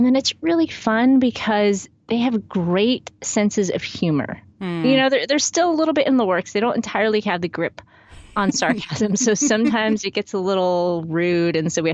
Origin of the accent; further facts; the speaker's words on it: Waco, Texas, United States; I am from Waco, Texas